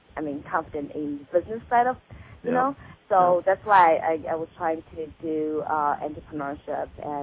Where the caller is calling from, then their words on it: Toronto, Ontario, Canada; I'm calling from Toronto.